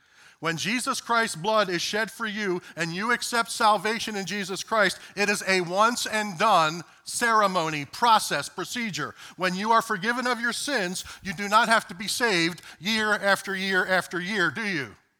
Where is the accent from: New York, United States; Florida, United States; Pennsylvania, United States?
Pennsylvania, United States; Philadelphia; When I was growing up in South Philadelphia in the Catholic bastion there